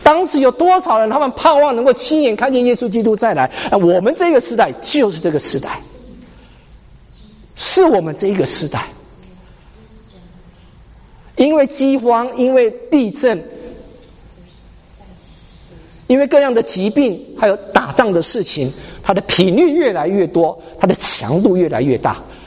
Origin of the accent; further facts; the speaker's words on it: Taiwan; moved away as an adult; now in United States; 我们那时候我从台湾来到这边的读研究所